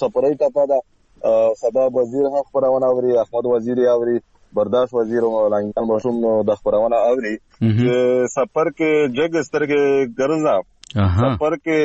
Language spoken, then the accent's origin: Pashto; Khyber Pakhtunkhwa, Pakistan; now in Bannu, Pakistan; زه خو خپل د شمالي وزیرستان شو تحصیل سره تعلق لرم بالحال بنو کې اوسېږم